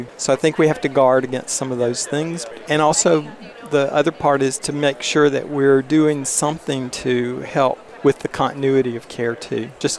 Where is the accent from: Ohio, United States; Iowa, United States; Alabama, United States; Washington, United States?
Alabama, United States; Mobile; You got to know that I'm a homeboy. I grew up in Mobile, Alabama. I went to high school all the way there.